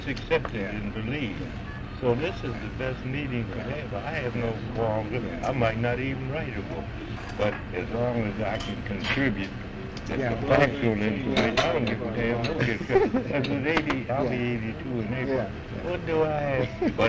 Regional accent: Baltimore, Maryland, United States; I'm from Baltimore

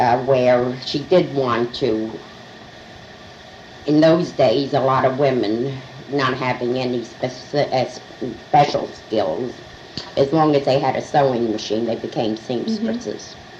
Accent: Manhattan, New York, United States; I was brought up in Manhattan. Not the Lower East Side, but then Harlem

